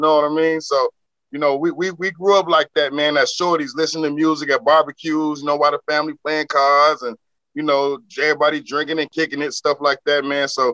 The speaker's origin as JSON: {"language": "English", "town": "Chicago", "region": "Illinois", "country": "United States", "tie": "born or raised there", "said": "we grew up in Chicago, man."}